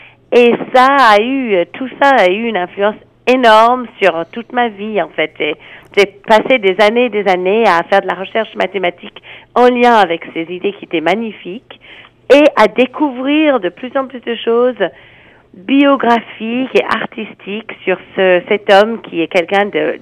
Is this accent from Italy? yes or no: no; United States; French is a second language; moved away as an adult; now in France; Je suis américaine d'origine, mais je travaille en France depuis plus de 30 ans.